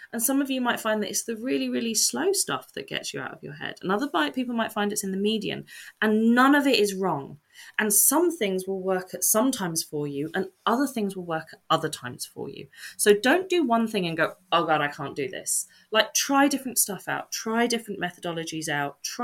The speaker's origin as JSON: {"language": "English", "region": "England", "country": "United Kingdom", "said": "I am English. I am very English."}